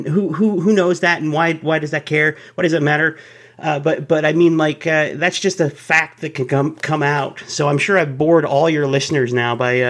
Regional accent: Dallas, Texas, United States; born there; I'm not from St. Louis, but my whole family is. I was the first one born in Texas. I was born in Dallas

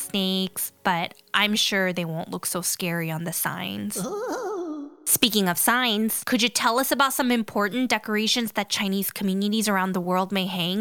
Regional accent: South Korea; it is so different from how my hometown, South Korea, celebrates.

